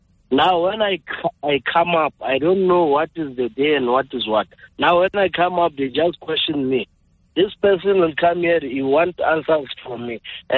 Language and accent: English; Mpumalanga, South Africa; I'm from …. I'm coming from Mpumalanga.